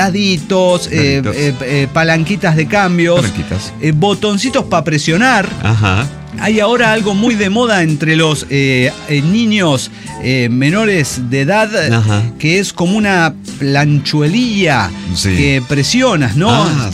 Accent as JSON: {"language": "Spanish", "town": "Río Cuarto", "region": "Córdoba", "country": "Argentina", "said": "de Río Cuarto, Córdoba, Argentina."}